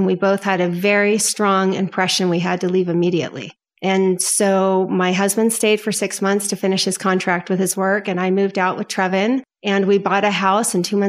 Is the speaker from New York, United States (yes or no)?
no; Potomac, Maryland, United States; now in California, United States; No, I am from Potomac, Maryland, wow. Born and raised.